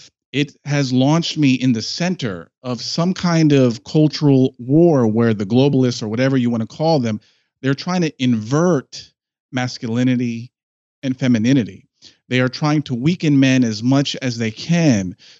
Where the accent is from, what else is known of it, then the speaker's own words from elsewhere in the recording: Washington, District of Columbia, United States; born there; a man who is raised in 21st century post-sexual revolution USA, I was born in Washington, D.C.